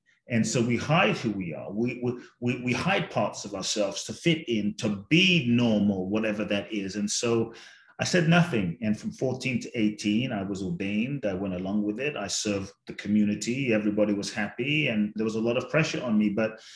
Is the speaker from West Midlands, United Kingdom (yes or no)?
no; London, United Kingdom; also born or lived in Ghana; now in United States; I was born in Ghana, West Africa. And so my father's from Ghana, my mother's Japanese. I grew up in London, now live in the US and partly Mexico.